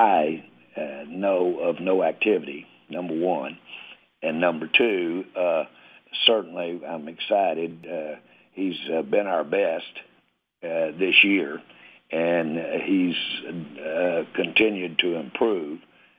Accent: Los Angeles, California, United States; born there; But I was born in Los Angeles, and that is an attractive part of the world out there.

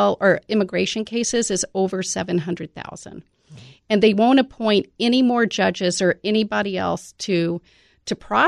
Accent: United States; I'm an American. I have children.

